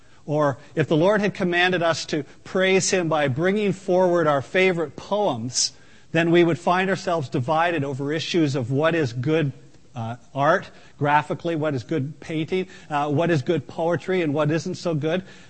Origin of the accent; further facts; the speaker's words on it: Brockville, Ontario, Canada; growing up in Brockville, Ontario, and attending the First Presbyterian Church